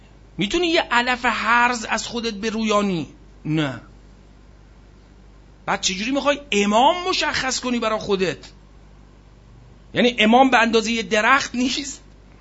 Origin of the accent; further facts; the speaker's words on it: Iran; گفتم از ایرانم. گفت مثلا مذهب چیه؟ گفتم اهل سنت. اهل سنت ایران؟ گفتم بله.